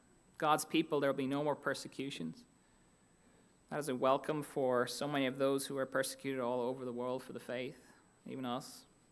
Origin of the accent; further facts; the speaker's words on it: Ireland; I'm Irish. Okay, in case you didn't catch that.